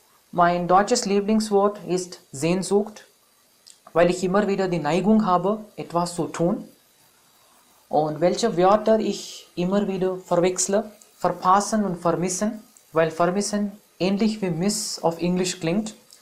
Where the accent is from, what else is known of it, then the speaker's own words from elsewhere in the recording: India; German is a second language; Ich komme ursprünglich aus Indien und ich bin im Jahr 1990 geboren. Ich lerne Deutsch